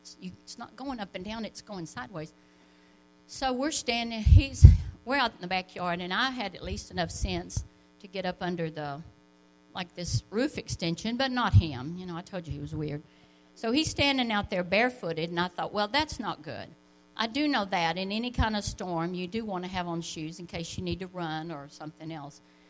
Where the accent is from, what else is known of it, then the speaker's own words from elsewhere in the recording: Lubbock, Texas, United States; well, I grew up in Lubbock. You know anybody here from Lubbock or West Texas?